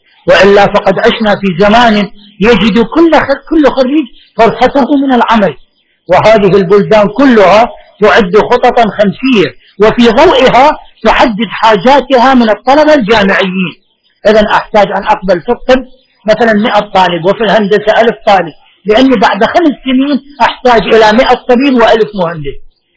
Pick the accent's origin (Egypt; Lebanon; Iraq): Iraq; Najaf, Najaf Governorate; أنا نجفي لا أزعل من هذا الكلام